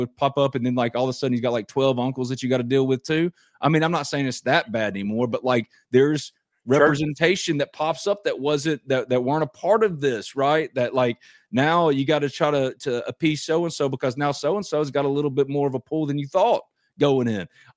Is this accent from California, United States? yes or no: no; New Albany, Mississippi, United States; I'm from New Albany.